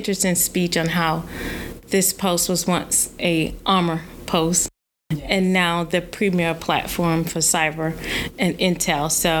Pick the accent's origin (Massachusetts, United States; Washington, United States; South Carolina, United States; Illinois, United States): South Carolina, United States; Yeah, unfortunately, South Carolina is where I was born and raised.